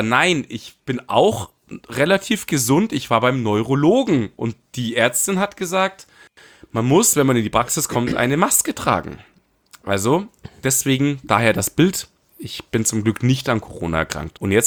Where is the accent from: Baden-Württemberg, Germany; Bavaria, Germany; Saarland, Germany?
Bavaria, Germany; Munich; now in Dachau, Germany; Hallo, ich bin Münchner Kindl.